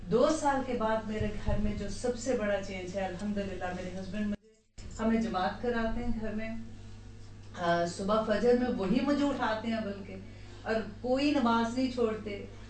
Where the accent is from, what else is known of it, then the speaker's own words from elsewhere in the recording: Houston, Texas, United States; اور میں ہیوسٹن سے ہوں.